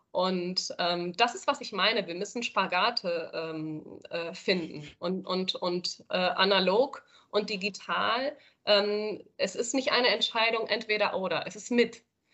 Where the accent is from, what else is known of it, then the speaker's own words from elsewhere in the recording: Spain; now in Germany; ich bin in Spanien aufgewachsen